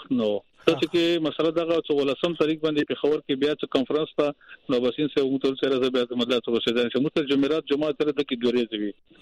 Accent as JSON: {"language": "Pashto", "country": "Pakistan", "said": "موږ د پاکستان یو"}